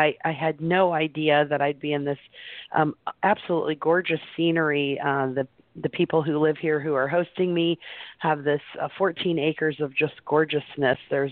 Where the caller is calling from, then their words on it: Wimberley, Texas, United States; Hi, I'm calling today from Wimberley, Texas, the middle of nowhere near Austin.